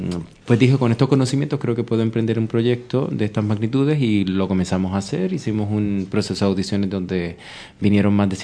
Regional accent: Puerto Rico; tengo familia en Boston, soy puertorriqueño y siempre iba a los veranos y las navidades a ver a mi familia.

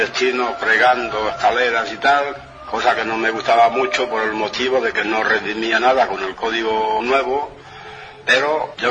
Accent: Ribarroja del Turia, Valencian Community, Spain; porque voy muchas veces a mi pueblo, Ribarroja del Turia.

